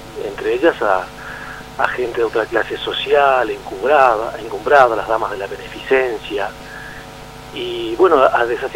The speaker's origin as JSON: {"language": "Spanish", "country": "Argentina", "said": "podría hablar como argentino y como un profesional del campo de la ciencia social."}